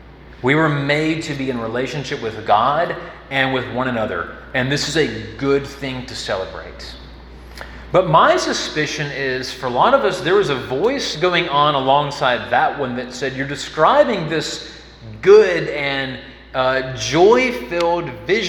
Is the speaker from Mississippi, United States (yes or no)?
yes; Jackson, Mississippi, United States; some of y'all already know, I'm from Jackson, Mississippi. There's a lot of great things to come from Jackson, Mississippi.